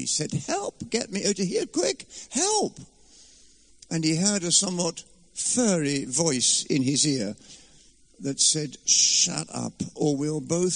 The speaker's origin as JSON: {"language": "English", "region": "Scotland", "country": "United Kingdom", "said": "I come from Scotland"}